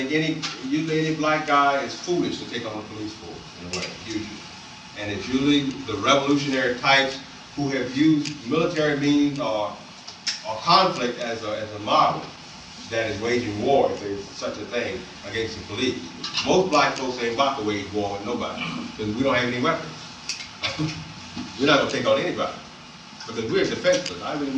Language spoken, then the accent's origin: English; Louisiana, United States; and I grew up in Louisiana, I know something about these laws.